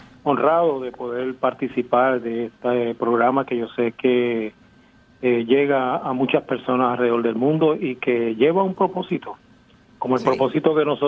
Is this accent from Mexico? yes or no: no; Puerto Rico; como puertorriqueño